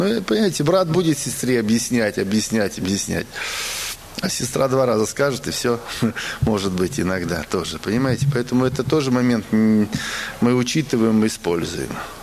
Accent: Saint Petersburg, Russia; born there; я родился в Санкт-Петербурге, в бывшем Ленинграде. Родился в 52-м году.

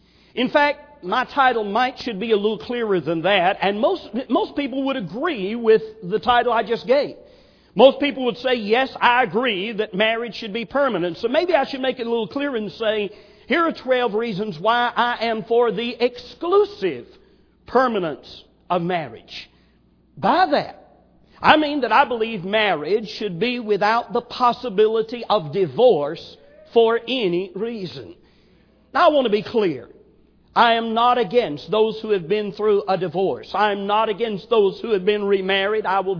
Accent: Tennessee, United States; My wife was from a small town in southern Louisiana, and I was from Tennessee. I was born into a preacher's home, but at age 5, my father left and then divorced my mom.

